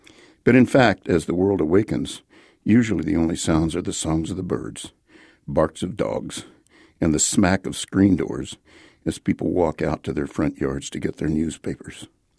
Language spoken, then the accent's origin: English; Las Cruces, New Mexico, United States; I was raised in Las Cruces because when I was born, the only hospital in Las Cruces was a little clinic. And so my mother came down here to have me.